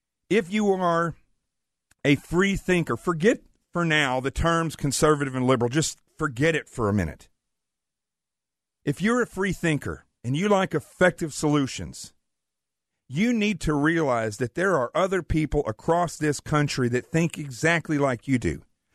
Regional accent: Yellville, Arkansas, United States; then up to Yellville, where I grew up in the Ozarks

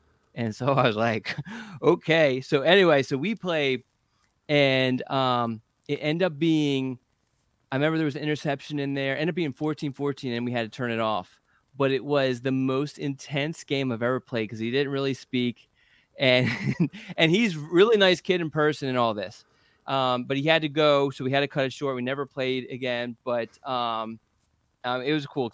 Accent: Philadelphia, Pennsylvania, United States; so keep in mind, I grew up in Philadelphia

